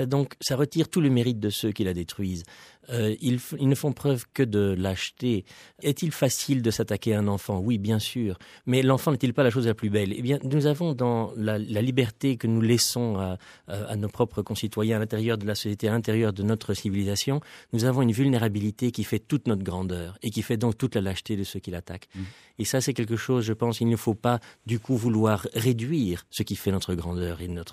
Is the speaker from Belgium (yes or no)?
yes; Brussels, Belgium; born there; also born or lived in Barcelona; Non, moi je suis né ici à Bruxelles.